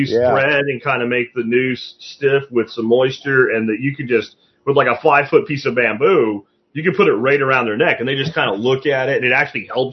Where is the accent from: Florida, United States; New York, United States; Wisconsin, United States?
Florida, United States; Jacksonville; growing up in Jacksonville, Florida, you know, as a young kid, you could not find a snake.